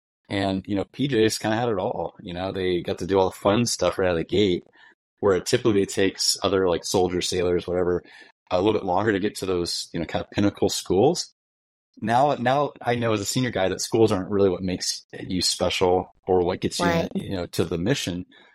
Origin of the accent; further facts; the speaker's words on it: Hawaii, United States; Yeah, I grew up in Hawaii. Well, I went to school in Hawaii and joined the military out of there.